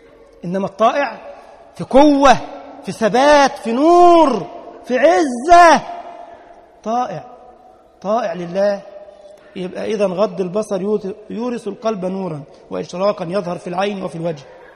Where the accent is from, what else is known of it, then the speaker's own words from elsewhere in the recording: Egypt; السيده زينب عندنا في بلدنا مصر المولد بتاعها بدع ومنكرات.